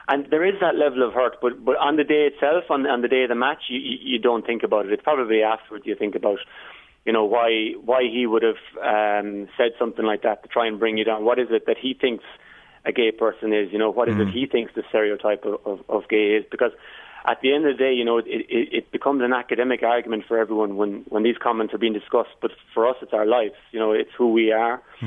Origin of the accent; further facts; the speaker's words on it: Munster, Ireland; we're brought up as young Irish men, and certainly I was brought up in Kerry to think, you know, masculine is good and to be masculine.